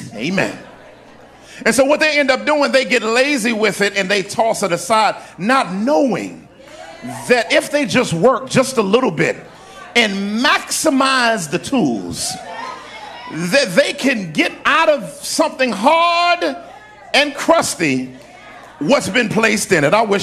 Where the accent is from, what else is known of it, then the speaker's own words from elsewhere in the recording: Washington, District of Columbia, United States; Most of y'all know I'm from Washington, D.C., and amen, and born and raised uptown